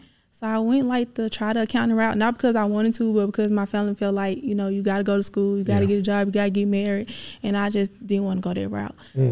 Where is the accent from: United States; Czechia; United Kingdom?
United States; Prentice, Mississippi; I'm from Mississippi.